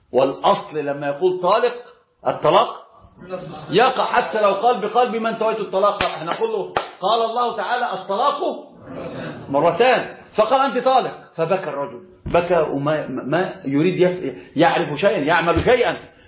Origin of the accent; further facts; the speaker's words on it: Egypt; وطبعا زنانة عندنا في مصر بنشدد شوية إيش النون